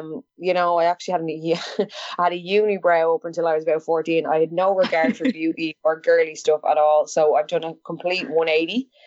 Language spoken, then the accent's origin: English; Dublin, Leinster, Ireland; I am 27 years of age. I'm from Dublin in Ireland